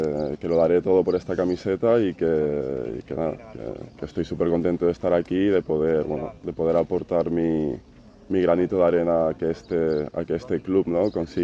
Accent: Galicia, Spain; yo también soy de Galicia y ya hemos estado unos días en Coruña

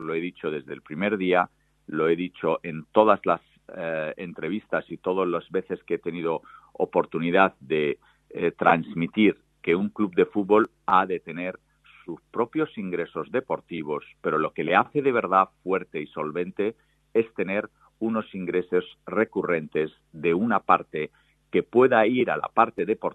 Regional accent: Asturias, Spain; now in Málaga, Spain; como asturiano, amo Asturias, pero Málaga es mi ciudad y la ciudad donde espero el día de mañana estar hasta el último día de mi vida

